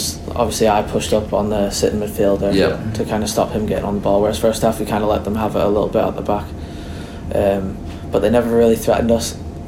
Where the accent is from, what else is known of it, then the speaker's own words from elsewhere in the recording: California, United States; Obviously, growing up in America, rap music quite big, especially in California.